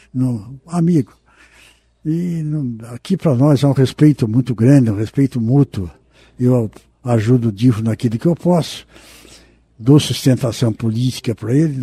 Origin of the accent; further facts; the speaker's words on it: Venceslau Brás, Paraná, Brazil; now in Cascavel, Brazil; Nasci aqui no Paraná, no norte pioneiro do Paraná, Venceslau Brás. Vivi até os 15 anos de idade e logo com 15 anos saí para trabalhar.